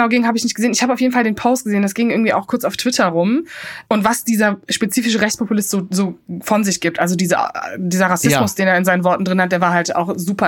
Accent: Cologne, North Rhine-Westphalia, Germany; ich als Kölnerin, mein kölsches Herz

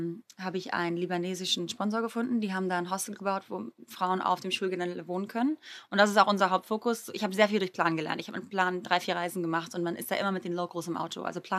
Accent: Greece; born or raised there

